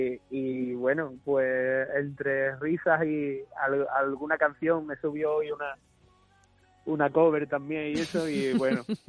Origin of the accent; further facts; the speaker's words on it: Cádiz, Andalusia, Spain; En mi tierra. Dentro de dos semanitas estamos ahí presentando el disco.